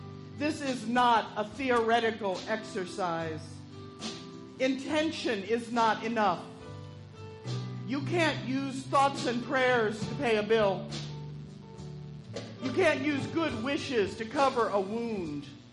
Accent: Kentucky, United States; I grew up in Kentucky. And for those of you not familiar with the bluegrass, that means that I grew up surrounded by people who were excited by their faith.

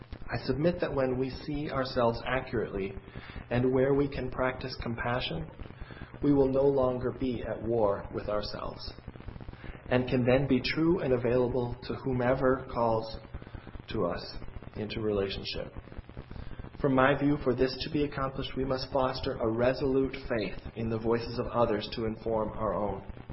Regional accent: United States; For the first time in my life as an American, I experienced true democracy.

